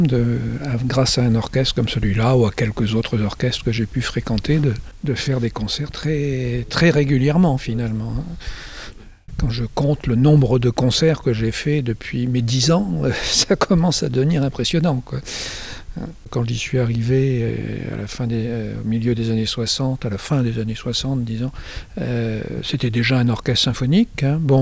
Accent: Brest, Brittany, France; à l'école de musique de Brest, puisque je suis originaire de Brest, et puis ensuite j'ai continué à Rennes, au conservatoire.

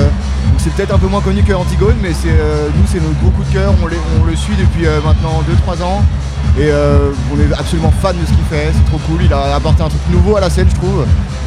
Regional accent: Saint-Malo, Brittany, France; comme on vient de Saint-Malo, on veut rester là-bas et on adore la scène de l'Ouest, la scène bretonne

